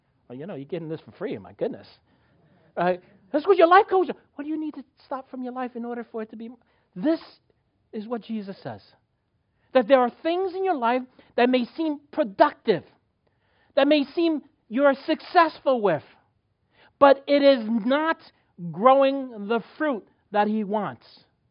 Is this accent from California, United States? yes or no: no; New York, United States; when I grew up in New York, I know there's a small window for me